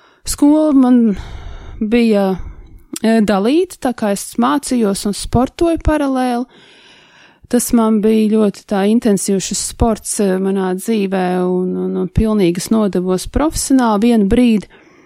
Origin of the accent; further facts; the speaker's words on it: Riga, Latvia; es piedzimu Rīgā, tā kā nekur neesmu izbraukusi no Rīgas, visu laiku šeit Rīgā